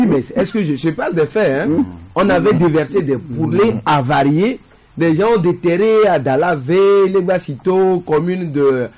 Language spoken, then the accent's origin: French; Togo; ça également prouve d'autres problèmes que nous avons en tant que Togolais.